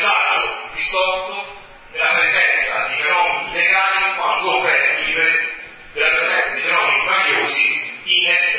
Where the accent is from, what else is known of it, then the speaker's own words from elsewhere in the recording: Rome, Lazio, Italy; sicuramente sarei preoccupato, ma come non tanto come sarebbe come romano, ma come italiano